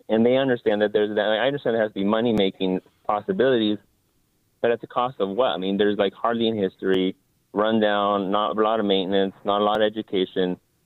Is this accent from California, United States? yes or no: yes; California, United States; Because I'm from California, which is understandable.